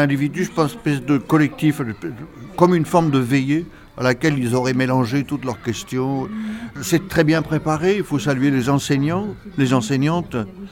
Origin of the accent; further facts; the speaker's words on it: Douai, Hauts-de-France, France; J'étais originaire de Douai, que Douai était plus belle qu'Arras.